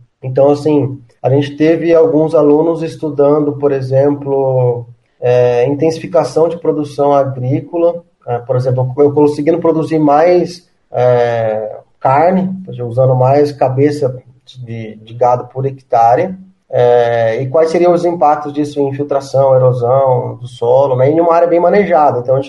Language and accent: Portuguese; Brazil; Então, nós, como brasileiros, conhecendo isso